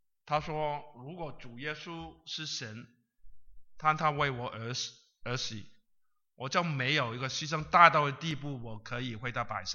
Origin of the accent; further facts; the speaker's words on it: China; 我觉得特别对于我们中国人来讲，精神病等于怎么样？神经病